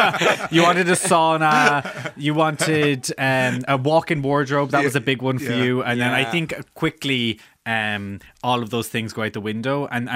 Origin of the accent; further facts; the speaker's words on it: Cork, Munster, Ireland; now in Dublin, Ireland; I'm from Cork